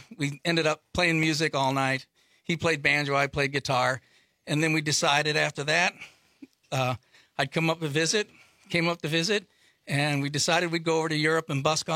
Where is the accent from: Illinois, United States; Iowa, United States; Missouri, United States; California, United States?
Missouri, United States; also born or lived in Kentucky; now in Madison, United States; I've lived in Madison since 1991. I grew up in small towns in Missouri. I was born in Kentucky, and I had a mom who sang.